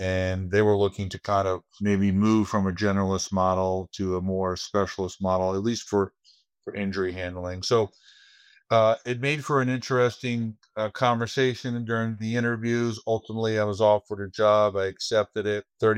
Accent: New York, United States; also born or lived in Marietta, Georgia; Yeah, I was born in actually New York City and moved to Long Island as a three-year-old and was there until I started high school. And then I finished my high school journey in Marietta, Georgia.

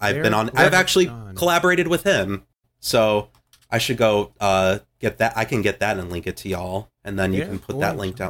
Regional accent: Wisconsin, United States; moved away as an adult; I live in the South now. I actually grew up, born and raised until 18 in Wisconsin.

